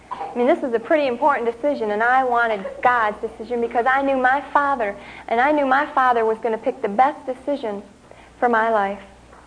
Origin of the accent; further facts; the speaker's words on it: Baldwin, Michigan, United States; I said, Lord, I grew up in Baldwin. And Baldwin's another hick town.